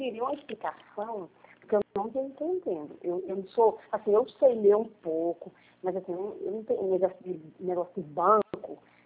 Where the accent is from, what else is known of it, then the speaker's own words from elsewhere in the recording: Northeast Region, Brazil; Porque eu sou nordestina